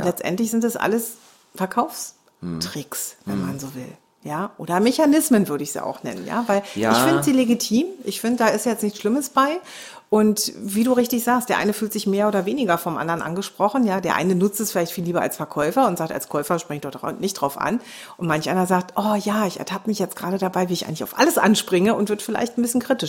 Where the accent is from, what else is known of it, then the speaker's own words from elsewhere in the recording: Swabia, Germany; Ja, ne, besonders als Schwabe.